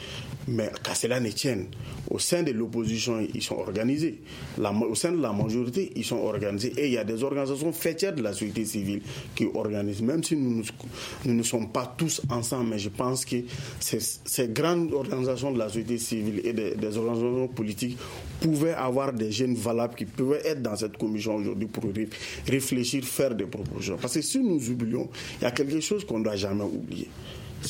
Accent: Sikasso, Mali; now in Bamako, Mali; moi, je suis du Ouassoulou.

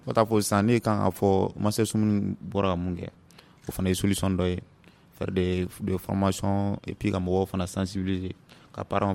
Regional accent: Douentza, Mopti, Mali; Nous, pour ma ville natale, Douanzan.

